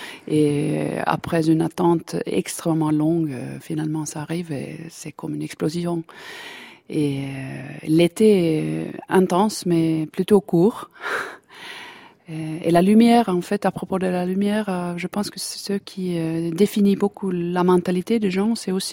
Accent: Helsinki, Uusimaa, Finland; En fait, j'ai grandi à Helsinki et j'ai fait beaucoup d'études dans les pays différents. Et je suis revenue à Helsinki

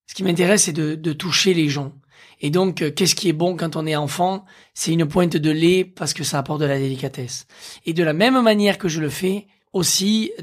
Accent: Occitanie, France; Et comme j'ai grandi dans l'Aveyron, c'était très important ces valeurs familiales

